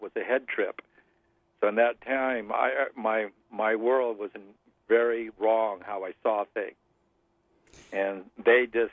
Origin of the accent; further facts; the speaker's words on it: San Diego, California, United States; now in Tucson, United States; San Diego, California, and basically the water ocean area. Ocean Beach and Point Loma.